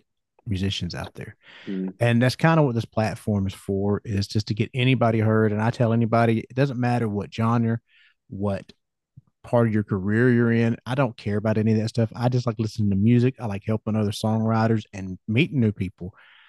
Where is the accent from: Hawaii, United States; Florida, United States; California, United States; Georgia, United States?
Georgia, United States; I'm like, no, sweetheart, I'm from Georgia. I don't even sound Scottish.